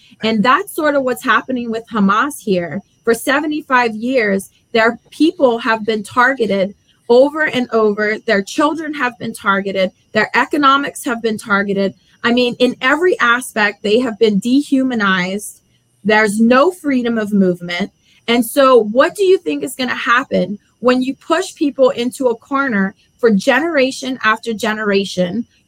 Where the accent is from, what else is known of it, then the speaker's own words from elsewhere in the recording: Louisiana, United States; the example I use is I was born and raised in Louisiana. Every single person that I know has a weapon there to use, whether it's to hunt, self-defense.